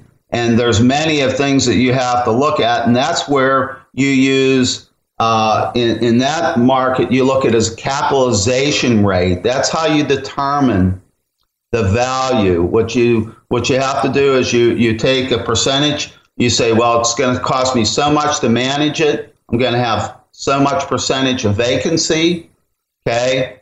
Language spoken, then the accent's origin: English; Pennsylvania, United States; now in Florida, United States; say like where I grew up in Pennsylvania, they'll buy a single home and rent it out